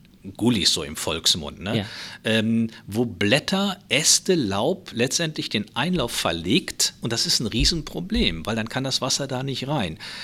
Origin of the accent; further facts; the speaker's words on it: North Rhine-Westphalia, Germany; born or raised there